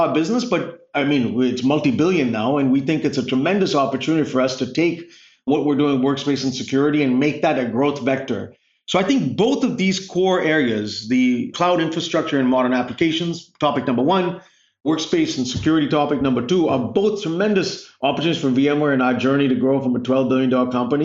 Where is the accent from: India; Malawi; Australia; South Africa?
India; now in United States; I mean, I grew up in India, and if it wasn't for the opportunity to come here on a scholarship